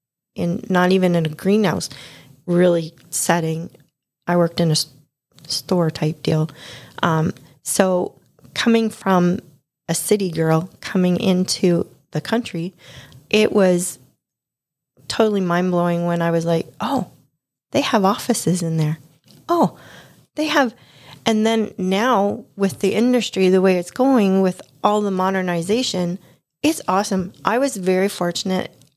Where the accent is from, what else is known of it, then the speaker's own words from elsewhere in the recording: Windsor, Ontario, Canada; live in Leamington, and I'm surrounded by greenhouses where I'm at currently. And I always thought to myself, I was born and raised in Windsor.